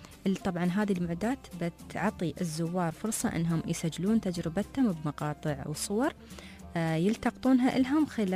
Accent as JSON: {"language": "Arabic", "region": "Dubai", "country": "United Arab Emirates", "said": "اللي موجود عندنا في دبي"}